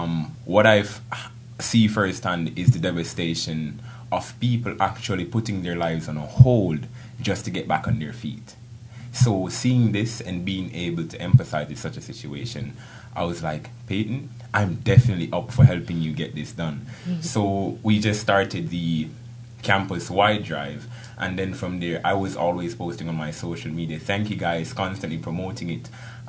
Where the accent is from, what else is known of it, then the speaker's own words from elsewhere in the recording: Jamaica; Yes, I'm from Jamaica.